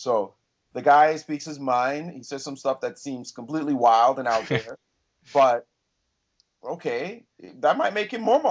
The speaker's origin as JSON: {"language": "English", "country": "Jamaica", "said": "Now, I have also gone down to Jamaica to help coach the players, to promote chess down there, and it's my home country."}